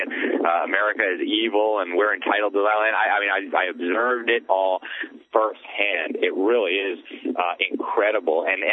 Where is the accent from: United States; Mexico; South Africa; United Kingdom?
Mexico; And I grew up in Mexico. Actually, I moved there when I was four.